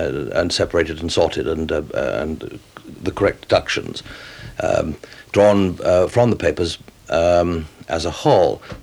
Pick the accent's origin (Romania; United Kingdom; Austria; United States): United Kingdom; England; I'm an Englishman.